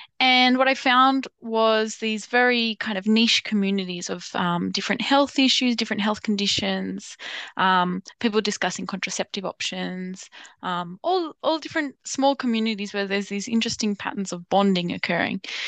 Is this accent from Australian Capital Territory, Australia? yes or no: no; New South Wales, Australia; born there; I was born in New South Wales, in a different jurisdiction. And I grew up knowing that I was donor conceived my whole life.